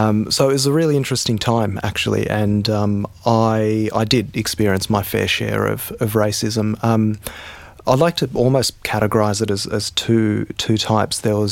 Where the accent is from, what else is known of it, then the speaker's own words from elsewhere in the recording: Gordon, New South Wales, Australia; So I grew up in Gordon. From in the 90s, actually, I just realised now I finished school in 2000, so purely in the 90s